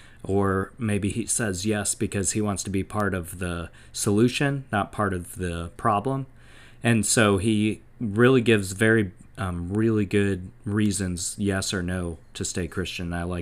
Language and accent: English; Wisconsin, United States; I grew up in Wisconsin. I understand the cold and I like it.